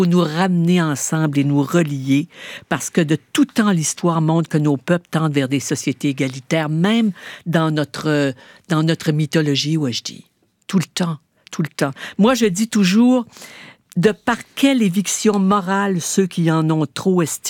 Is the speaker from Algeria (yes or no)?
no; Canada; Vous nous voyez autant chez nous au Canada que chez vous en France